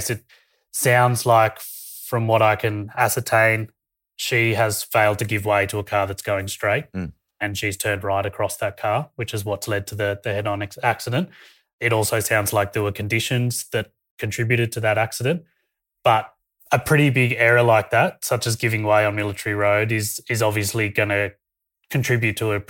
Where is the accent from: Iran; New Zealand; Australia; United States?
Australia; Canberra, Australian Capital Territory; and I'm from Canberra.